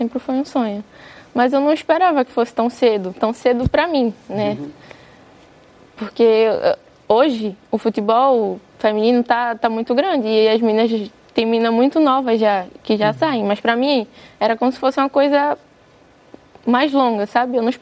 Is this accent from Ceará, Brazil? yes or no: no; Paulista, Pernambuco, Brazil; Não, sou de Recife. Paulista, na verdade.